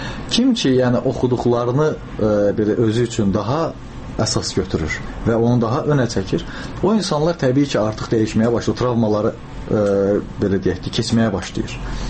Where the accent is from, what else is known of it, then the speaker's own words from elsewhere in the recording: Karabakh, Azerbaijan; Mən özüm Qarabağdanam və müharibənin içində olmuşam.